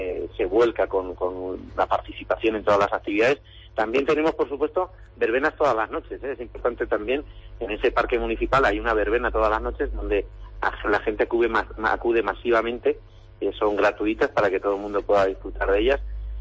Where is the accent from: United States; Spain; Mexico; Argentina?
Spain; Castilla-La Mancha; Somos gente, los castellano manchegos, muy trabajadores